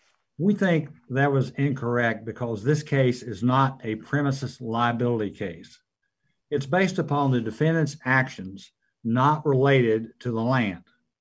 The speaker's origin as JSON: {"language": "English", "town": "Knoxville", "region": "Tennessee", "country": "United States", "said": "Good morning. … from Knoxville, Tennessee."}